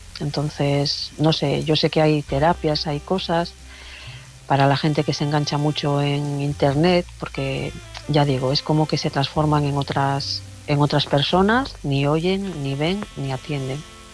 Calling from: León, Castile and León, Spain

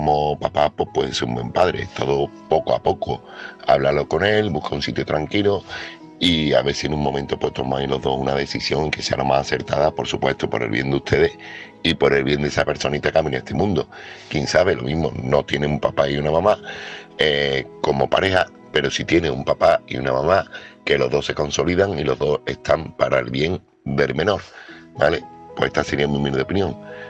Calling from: Seville, Andalusia, Spain; corresponsal de Sevilla

